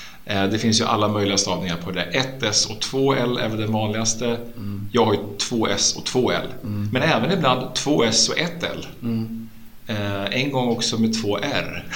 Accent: Örebro, Örebro County, Sweden; now in Stockholm, Sweden; Jag är född i Stockholm. Jag bodde här första åren av mitt liv. Och sen så flyttade jag med min mamma till Örebro, där jag bodde, tog studenten. Min pappa bor i Stockholm, så jag har pendlat fram och tillbaka mellan Stockholm och Örebro.

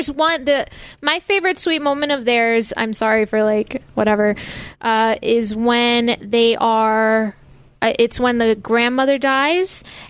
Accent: New Jersey, United States; I'm from Jersey. I can say that. 100%.

